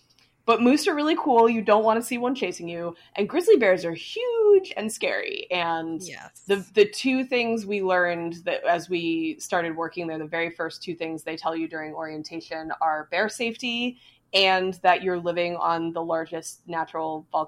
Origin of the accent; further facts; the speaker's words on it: New Jersey, United States; yeah, you know, like my home state. Jersey is my home state. That's where I grew up.